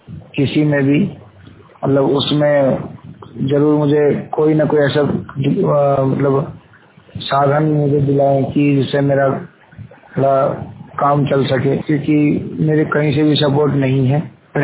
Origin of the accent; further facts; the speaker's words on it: Bulandshahr, Uttar Pradesh, India; मैं 100% ब्लाइंड हूँ और मैं बुलंदशहर जिले का रहने वाला हूँ।